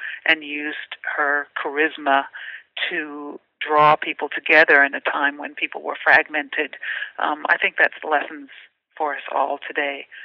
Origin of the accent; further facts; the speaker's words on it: United States; also born or lived in United Kingdom; I was a girl, though I'm an American. I moved to Britain with my parents when I was 16 months old, so I lived there until I was 11.